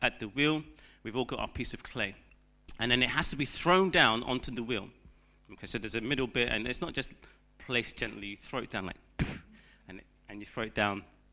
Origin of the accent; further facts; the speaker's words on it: Ghana; the closest thing I can liken it to is growing up in Ghana, I remember my nan making fufu.